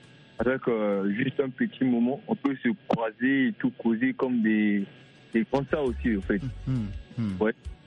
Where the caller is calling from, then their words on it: Brazzaville, Republic of the Congo; Chez nous à Brazza, il est 21h.